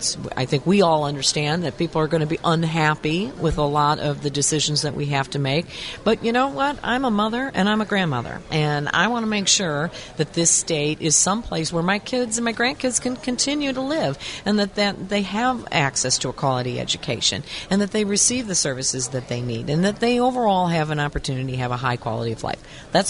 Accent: Chicago, Illinois, United States; I'm a West Side Chicago girl.

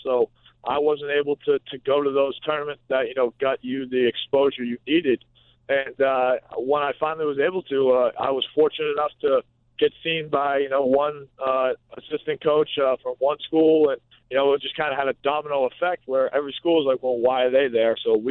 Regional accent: Boston, Massachusetts, United States; I mean, it's just like growing up in the New England area in Boston, Massachusetts.

